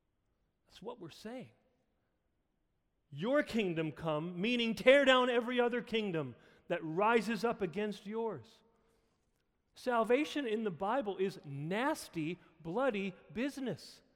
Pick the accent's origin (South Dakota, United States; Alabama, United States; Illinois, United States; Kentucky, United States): South Dakota, United States; I mean, I'm from South Dakota. Spices were like salt and pepper.